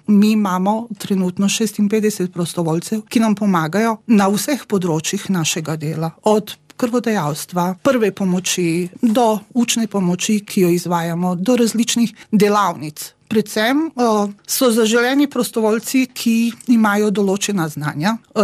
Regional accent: Banja Luka, Republika Srpska, Bosnia & Herzegovina; now in Slovenia; Ko sem prišla v Slovenijo, seveda, zato, ker sem iz Banja Luke, sem poslušala predvsem bosansko glasbo, takratni bosanski rock.

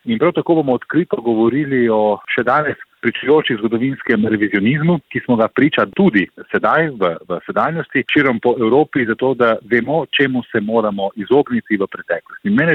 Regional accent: Primorska, Slovenia; Primorci smo bili v preteklosti izpostavljeni temu fenomenu

